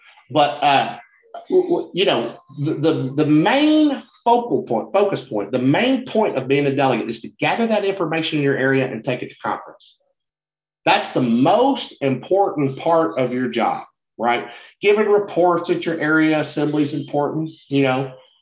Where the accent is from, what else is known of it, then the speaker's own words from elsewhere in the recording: Tennessee, United States; it should be abundantly clear that I'm not from New Jersey. I'm from the great state of Tennessee, which is the southeast of the Bible Belt.